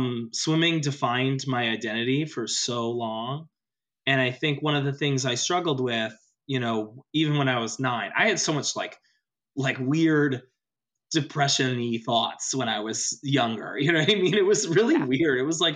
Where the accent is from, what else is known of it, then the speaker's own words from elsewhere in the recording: Westchester, New York, United States; And, you know, we're from Westchester.